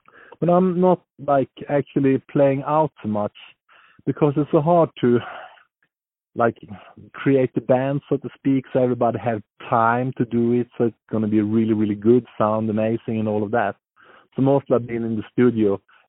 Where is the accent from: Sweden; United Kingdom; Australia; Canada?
Sweden; born there; English is a second language; Okay, Sweden. Born here in central Sweden, but now I live in North Sweden.